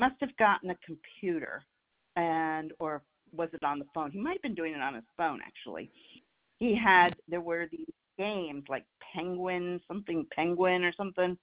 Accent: Virginia, United States; Because my other family had, I'm from Virginia, and so my family were... One side of the family was in New York City

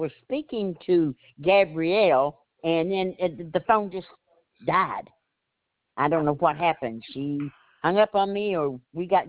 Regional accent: Washington, United States; 98465. I'm from Washington State.

